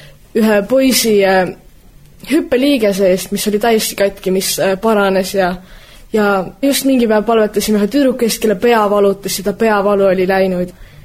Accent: Tartu, Tartu County, Estonia; kuna mina olen Tartust pärit, siis minul on Tartus üpris palju tuttavaid

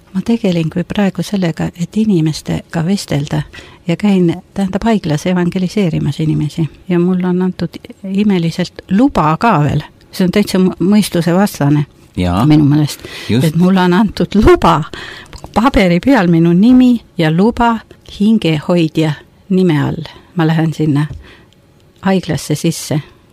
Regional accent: Tallinn, Harju County, Estonia; born there; 40. aastal ma sündisin ja Tallinnas. Ja siis venelased viskasid pommi ja hävitasid ära eluaseme ja me läksime siis elama maale ema ja isaga. Tähendab, mina olin ju siis 2,5 aastane.

